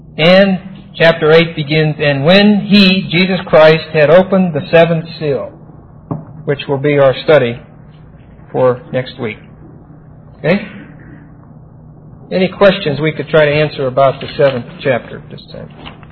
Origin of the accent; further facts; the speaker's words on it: East Pittsburgh, Pennsylvania, United States; Now, when I was a young person, I was raised in East Pittsburgh, which is a dump on the east side of Pittsburgh.